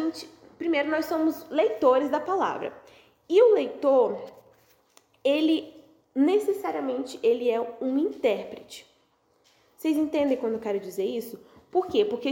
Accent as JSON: {"language": "Portuguese", "region": "Pará", "country": "Brazil", "said": "Gente, eu como uma boa paraense, a primeira coisa que eu pensei foi no açaí."}